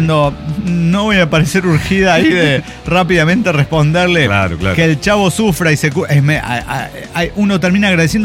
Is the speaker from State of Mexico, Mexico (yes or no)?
yes; State of Mexico, Mexico; Pero yo soy del Estado de México.